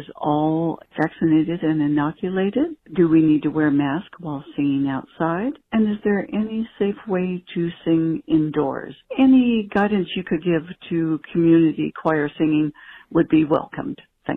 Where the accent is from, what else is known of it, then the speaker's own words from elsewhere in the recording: Eugene, Oregon, United States; I'm from Eugene, and I'm a singer in a local community choir